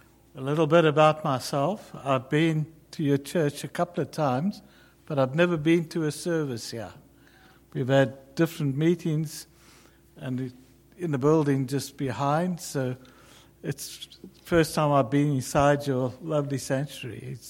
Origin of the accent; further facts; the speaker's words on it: South Africa; moved away; By the way, I'm a South African. I've been in this country for about 25 years. You'll recognize it in my speech.